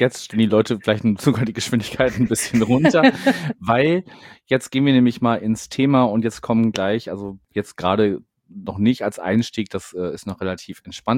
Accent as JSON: {"language": "German", "region": "North Rhine-Westphalia", "country": "Germany", "said": "ich komme ursprünglich aus NRW."}